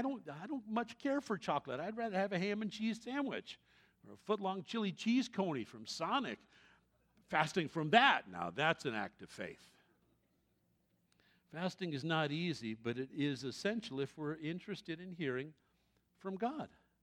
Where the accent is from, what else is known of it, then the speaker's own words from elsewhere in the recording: New York City, New York, United States; I was raised Catholic in New York City myself for years and years.